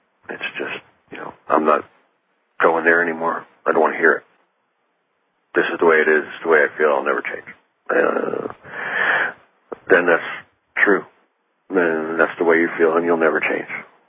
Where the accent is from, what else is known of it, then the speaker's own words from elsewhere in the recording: New Jersey, United States; I grew up in New Jersey, in a small town not far from New York City. But it was still kind of countrified. It was the suburbs, but there was a lot of woods. There was a lot of farms and things.